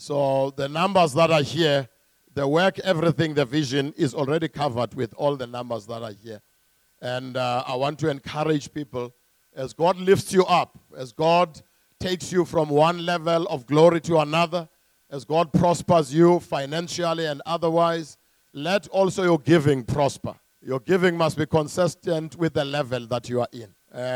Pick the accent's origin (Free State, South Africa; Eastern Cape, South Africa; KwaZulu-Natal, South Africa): Eastern Cape, South Africa; first language Xhosa; English is a second language; By the way, I speak isiXhosa. I come from the Transkei. And pray for me because I must preach in English here now.